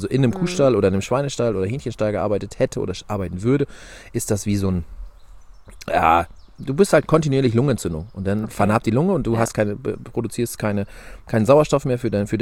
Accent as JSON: {"language": "German", "town": "Borstel", "region": "Lower Saxony", "country": "Germany", "said": "ich komme aus Niedersachsen, wohne im Landkreis Diepholz, das ist genauer Gemeinde Borstel, da gibt es ein paar mehr von, liegt zwischen Suling und Nienburg"}